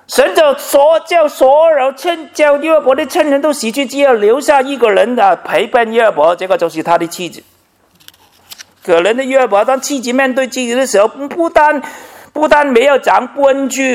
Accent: Hong Kong; 我小的时候在香港哈，我非常穷困哈，叫我跟我妈妈两个人呢相依为命。那个时候生活在香港啊，非常不容易。

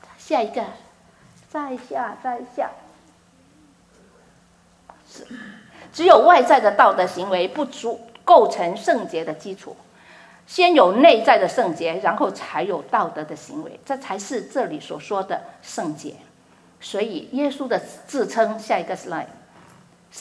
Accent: China; 我们这里大家都是，我们都是中国人，我们知道我们说有修养

